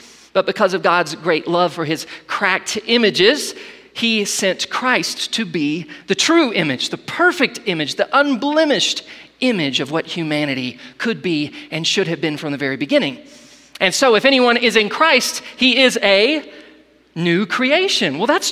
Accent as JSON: {"language": "English", "town": "Ardmore", "region": "Oklahoma", "country": "United States", "tie": "born or raised there", "said": "I remember growing up in Ardmore, Oklahoma. It's a small town"}